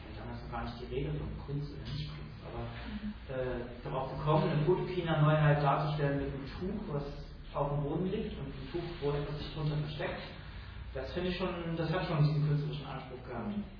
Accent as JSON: {"language": "German", "region": "Harz", "country": "Germany", "said": "ich komme ja ursprünglich aus dem Harz"}